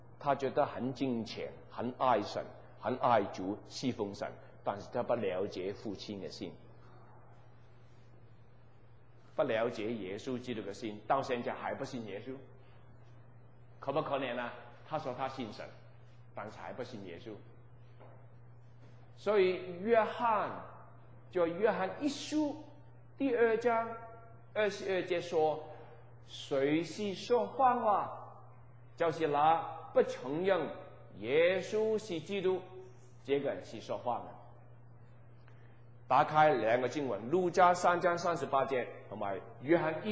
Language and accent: Chinese; Hong Kong; moved away as an adult; now in Canada; 我从香港来，我以前一来到这个加拿大，我觉得这个文化这里不好那里不好